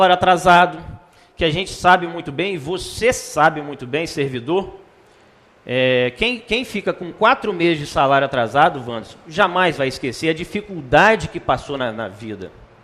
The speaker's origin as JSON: {"language": "Portuguese", "town": "Natividade", "region": "Tocantins", "country": "Brazil", "tie": "born or raised there", "said": "me colocar à disposição da minha cidade, da minha terra tão amada, minha amada Natividade."}